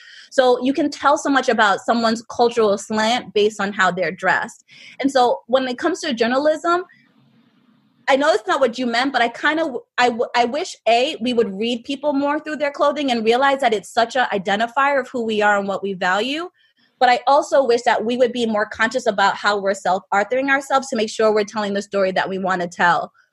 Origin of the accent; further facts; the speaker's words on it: Jamaica; People live in, like I lived in Africa for a year. I'm Jamaican.